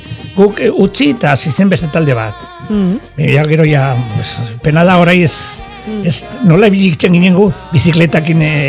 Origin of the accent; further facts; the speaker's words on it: Navarre, Spain; gure herrian badago basoliza bat